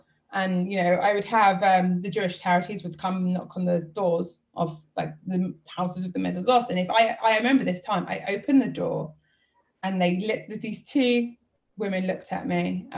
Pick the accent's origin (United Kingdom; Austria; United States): United Kingdom; London; So my dad's Israeli, my mum's Brazilian, but we were born and raised in London. With no family. Like, I don't have a single soul in London or family.